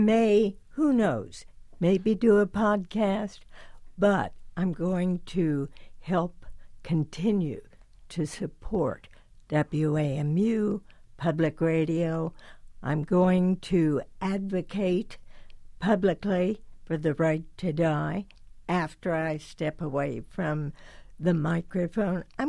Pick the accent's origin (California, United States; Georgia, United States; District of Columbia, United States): District of Columbia, United States; Washington; You know, Leonard, when I was a little girl growing up in Washington, I actually went to the home of the owner of the Washington Senators, Clark Griffith, for a Halloween begathon.